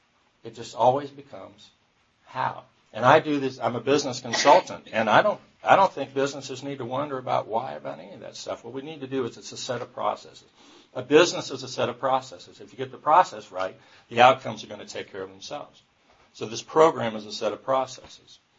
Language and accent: English; East Point, Georgia, United States; also born or lived in Atlanta; I am a native of Atlanta. I was born in Georgia Baptist Hospital. It's not even around anymore. It's Atlanta Regional, I think. And 1955, I'm 60 years old. And grew up in East Point.